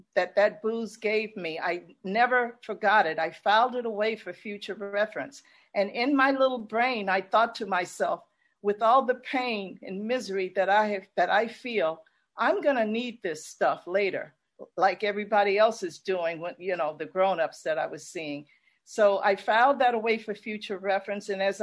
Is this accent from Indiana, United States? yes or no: no; Chicago, Illinois, United States; born there; I'm an only child. I was born in Chicago to two people who, it was a very, very confusing household.